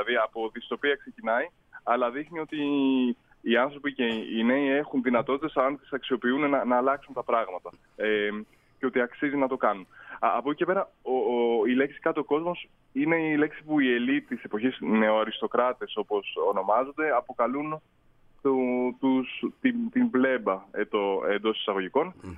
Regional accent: Distomo, Central Greece, Greece; Είμαι από το Δίστομο εγώ.

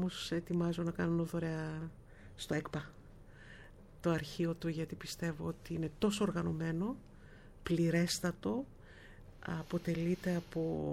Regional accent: Ioannina, Epirus, Greece; Έτσι μας μεγάλωσαν στα Γιάννενα. Έτσι μας μεγαλώνουν, ίσως ακόμα νομίζω έτσι είναι.

